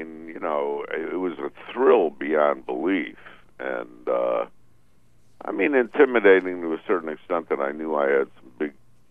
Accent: Illinois, United States; growing up around Maxwell Street, being exposed to blues at an early age

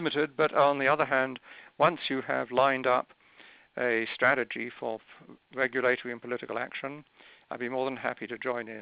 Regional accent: England, United Kingdom; moved away as an adult; now in United States; I'm English by background and came to this country two or three decades ago. Worked at Harvard and Children's Cancer Research Foundation in Boston and various other places.

